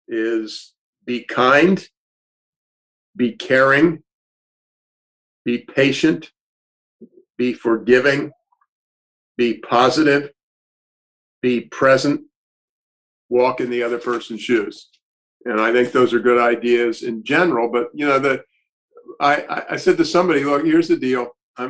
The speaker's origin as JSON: {"language": "English", "town": "Annapolis", "region": "Maryland", "country": "United States", "tie": "born or raised there", "also_born_or_lived": "Baltimore", "said": "I grew up near Annapolis, Maryland. I was an only child. I was born on the 7th of November, 1942, at the University of Maryland Hospital in Baltimore, Maryland."}